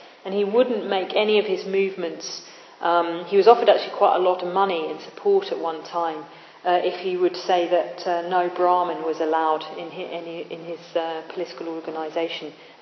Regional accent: Tooting, London, United Kingdom; Not that I'm from South Yorkshire, actually. I'm from Tooting. But anyway, I'm an honorary Yorkshire woman, apparently.

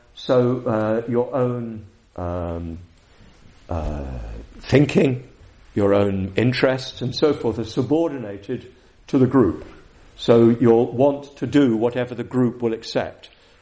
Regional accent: United Kingdom; You know, I remember growing up in Britain, accents.

